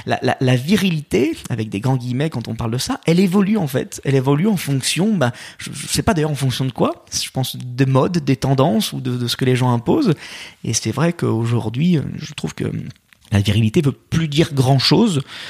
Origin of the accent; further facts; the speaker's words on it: Lyon, Auvergne-Rhône-Alpes, France; Je suis lyonnais. J'ai eu la chance en plus de grandir dans une ville qui a été 7 fois championne de France.